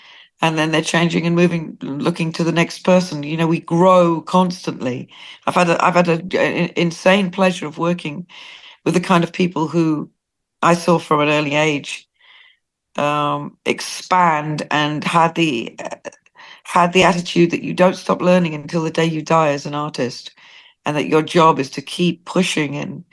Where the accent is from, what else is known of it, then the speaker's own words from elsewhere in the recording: Wales, United Kingdom; And I told you I would talk a lot, but I'm Welsh. I can't help it.